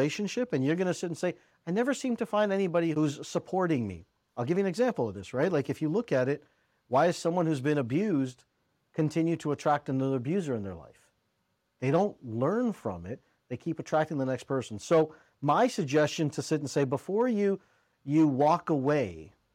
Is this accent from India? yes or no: yes; India; As an Indian guy, like, Indian guys don't kind of go through that path of divorce.